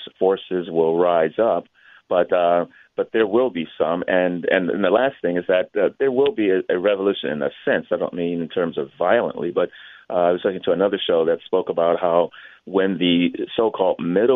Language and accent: English; United States; used to have a sense of feeling some small measure of pride, as well as security in the fact of being an American.